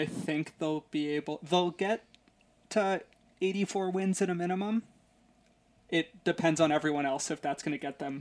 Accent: Chicago, Illinois, United States; I lightly root for the White Sox as my second favorite team because I'm from Chicago.

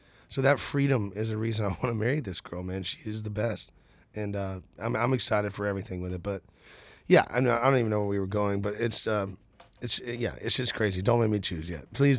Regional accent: Nashville, Tennessee, United States; I'm from Nashville, and my other family's from Birmingham. So it's like we're all right here, and I have so many of them. And then I'm born and raised here.

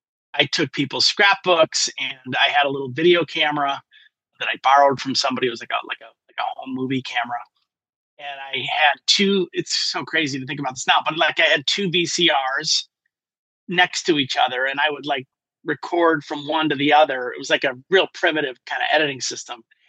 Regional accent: Chicago, Illinois, United States; when we were younger, growing up in Chicago, we actually did a little bit of modeling and acting.

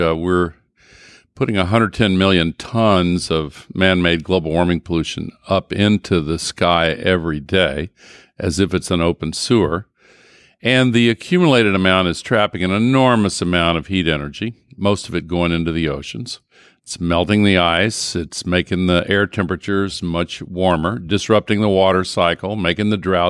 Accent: Tennessee, United States; And in my home state of Tennessee, there's an old saying

